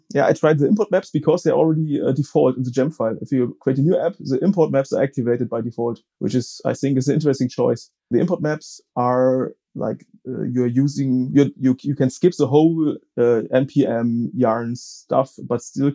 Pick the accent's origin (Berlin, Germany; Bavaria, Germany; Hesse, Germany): Hesse, Germany; Frankfurt; English is a second language; I'm from Germany, Frankfurt am Main.